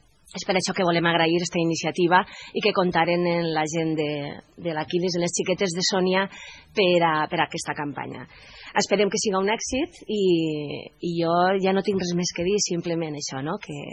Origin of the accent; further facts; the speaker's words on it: Valencian Community, Spain; som de València, i pensem que qualsevol cosa que contribuïsca a la difusió del nostre idioma